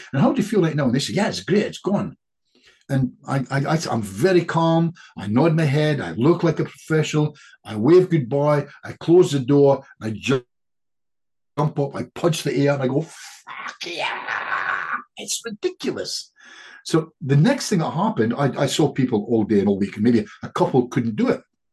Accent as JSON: {"language": "English", "country": "United Kingdom", "said": "I'm British."}